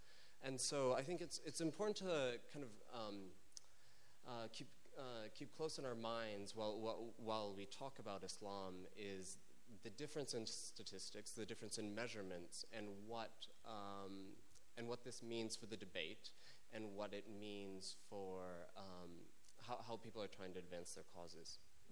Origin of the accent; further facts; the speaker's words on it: United States; from the United States, by the way